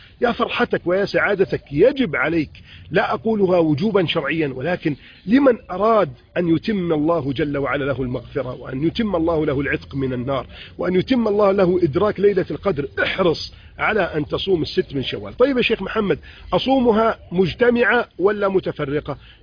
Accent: Egypt; نجد ما شاء الله عندنا في مصر وفي كثير من البلدان يخرج الرجال والنساء ويزورون الأموات يوم العيد

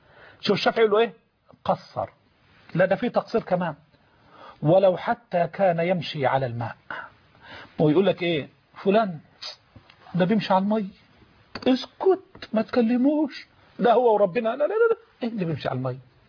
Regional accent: Egypt; عندنا كمصريين،

